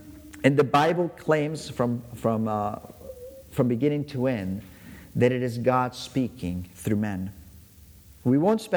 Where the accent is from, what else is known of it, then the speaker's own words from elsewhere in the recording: India; I was raised in India.